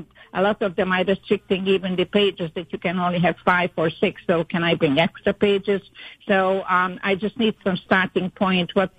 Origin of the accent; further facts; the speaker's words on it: Rochester, United States; now in Florida, United States; I am from Rochester and presently from not so sunny Florida.